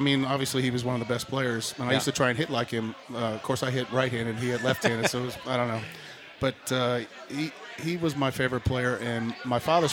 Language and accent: English; Connecticut, United States; now in Texas, United States; You know, I laugh with Lance Berkman a whole bunch. He says I'm a Texan because I spent more time here than I did in Connecticut where I grew